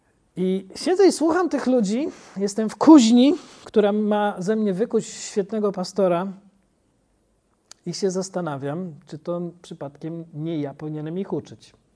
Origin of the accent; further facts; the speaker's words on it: Giżycko, Warmian-Masurian Voivodeship, Poland; jest w takiej miejscowości jak my, z Giżycka